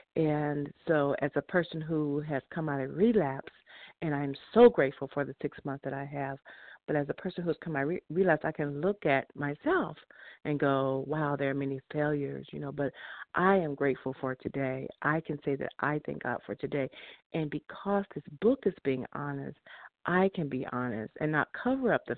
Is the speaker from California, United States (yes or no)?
no; Kansas, United States; I'm from Kansas, and I'm a grateful, recovered, compulsive overeater.